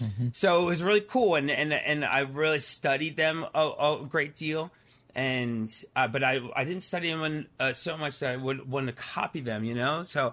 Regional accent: Pennsylvania, United States; I grew up in Pennsylvania, right outside of Philadelphia.

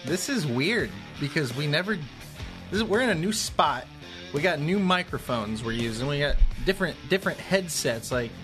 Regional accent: Seymour, Indiana, United States; I grew up in Seymour, Indiana.

